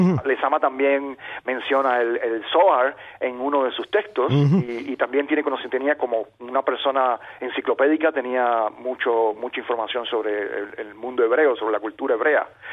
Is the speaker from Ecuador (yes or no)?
no; Havana, Cuba; los que somos de La Habana